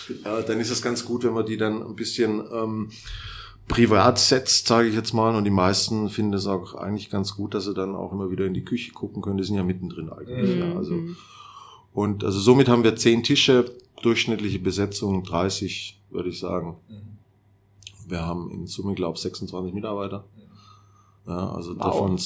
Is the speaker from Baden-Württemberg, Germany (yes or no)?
yes; Baden-Württemberg, Germany; ich bin Schwabe vom Brett mit der Hand